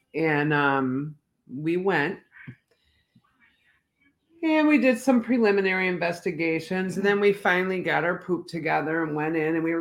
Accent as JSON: {"language": "English", "town": "Detroit", "region": "Michigan", "country": "United States", "tie": "born or raised there", "said": "And I grew up in Detroit. I'm used to standing my ground."}